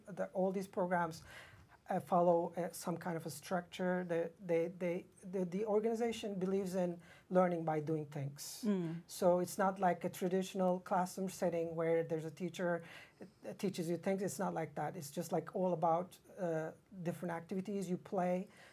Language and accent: English; Turkey; I grew up in Turkey